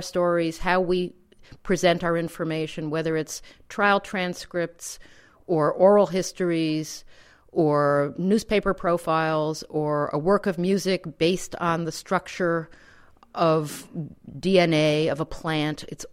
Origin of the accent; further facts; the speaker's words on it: New York City, New York, United States; I grew up in New York City knowing that my grandmother didn't die in that fire